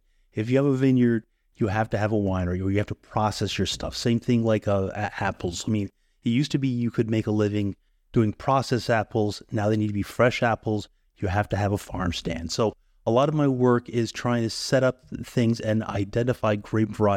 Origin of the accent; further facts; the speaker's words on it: Middle Hope, New York, United States; I mean, I grew up in Middle Hope, New York, next to my grandparents